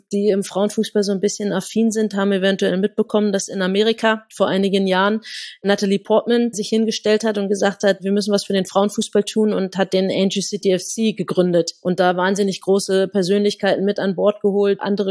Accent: Berlin, Germany; ich bin in Berlin groß geworden, konnte denn hier nie Bundesliga spielen

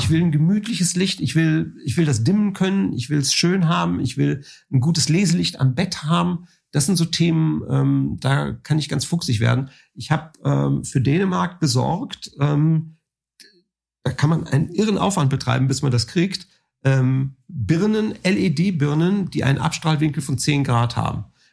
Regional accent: Sylt, Schleswig-Holstein, Germany; Also ich bin als Jugendlicher quasi auf Sylt aufgewachsen.

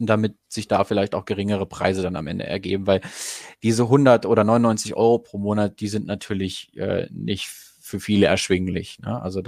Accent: Goslar, Lower Saxony, Germany; Ich komme ja ursprünglich aus Goslar

